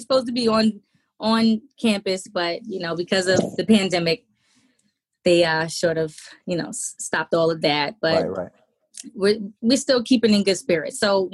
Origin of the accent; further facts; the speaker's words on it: Jamaica, Queens, New York, United States; So in Jamaica, Queens, we're both from Jamaica, Queens. So we went to John Adams High School, which is on Rockaway Boulevard.